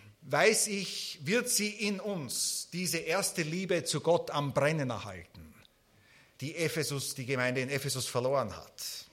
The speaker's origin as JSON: {"language": "German", "country": "Austria", "said": "Ich bin aus Österreich, ihr müsst mit mir etwas Nachsicht haben."}